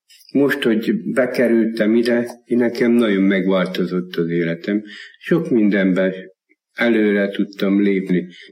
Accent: Somogy, Hungary; Én Somogy megyéből származok, én csak ott előzetesben voltam Kaposváron.

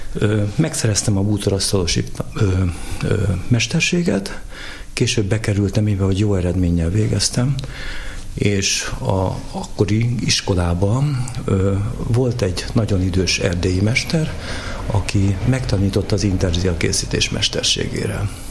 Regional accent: Budapest, Hungary; born there; Budapesten születtem.

